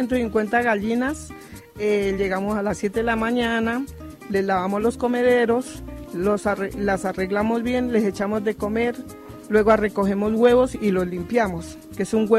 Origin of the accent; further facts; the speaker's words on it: Muzo, Boyacá, Colombia; vengo de Muso, de la mina Muso.